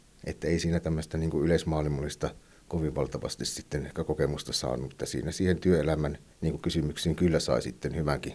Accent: Äänekoski, Central Finland, Finland; muutin Äänekoskelle ja ostin Rautionmäeltä Sumiaisista aivan, voi sanoa keskeltä ei mitään, pienen paikan tai töllin, muutin sinne koirien kanssa ja aika luontevaa sitten oli, että kun kotiseudulle tulin takaisin

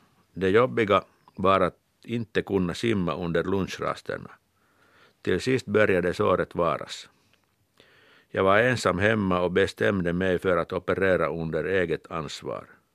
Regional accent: Kirkkonummi, Uusimaa, Finland; Jag har vuxit upp vid Finska vikens kust i Kyrkslätt.

